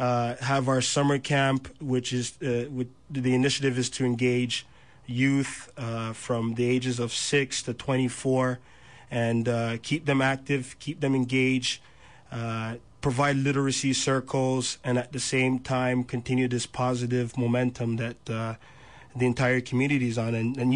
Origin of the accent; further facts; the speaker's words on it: Toronto, Ontario, Canada; the members who started this group were all born and raised in the Jane and Finch community and went to the various schools in the area.